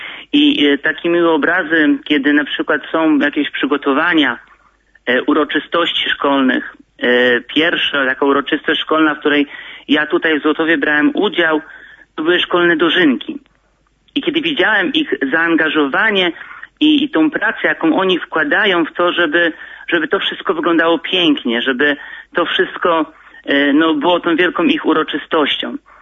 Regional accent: Bydgoszcz, Kuyavian-Pomeranian Voivodeship, Poland; Ja sam pochodzę z miasta, z Bydgoszczy. Tam się urodziłem, wychowałem. Moi rodzice pochodzą ze wsi.

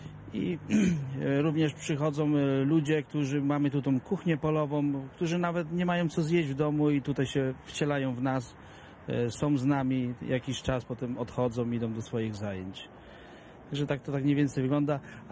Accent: Piła, Greater Poland Voivodeship, Poland; ja jestem aż spod Piły i jestem dumny, jak tu przyjadę

